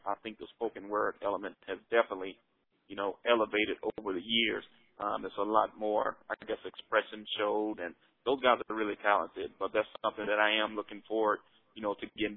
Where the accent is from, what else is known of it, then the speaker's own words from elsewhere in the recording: Memphis, Tennessee, United States; now in Charlotte, United States; I'm originally from the Memphis, Tennessee area. I now reside in Charlotte, North Carolina.